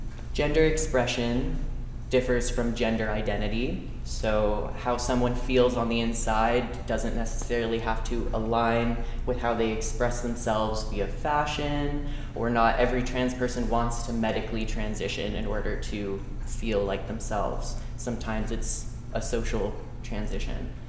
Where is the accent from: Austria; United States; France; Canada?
Canada; Alberta; I grew up in Alberta, and I attended the Latin Mass, and I sang as a soprano in their choir in my teens and early university